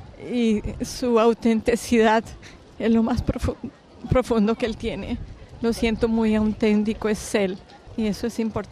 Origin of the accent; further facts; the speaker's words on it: Colombia; Soy colombiana. También vine con mi amiga Cecilia. Y nuestras familias, nuestros maridos, que son suecos y son luteranos. Pero nosotras somos católicas.